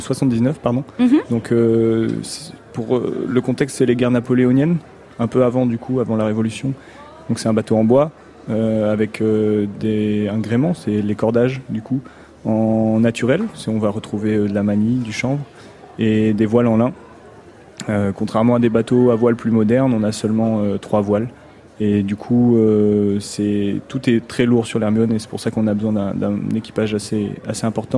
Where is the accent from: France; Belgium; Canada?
France; Nouvelle-Aquitaine; now in Rouen, France; Moi, je suis de Corrèze.